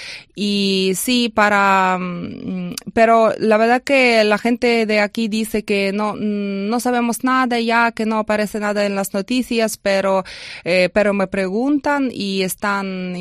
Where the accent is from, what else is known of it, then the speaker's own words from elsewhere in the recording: Kyiv, Kyiv City, Ukraine; Spanish is a second language; moved away; porque nosotros somos de Kiev, de la capital de Ucrania, y después de dentro de tres días, cuando empezó la guerra, decidimos abandonar Kiev y fuimos a una ciudad pequeña que se llama Izyasliv, está en la región de Khmelnytsky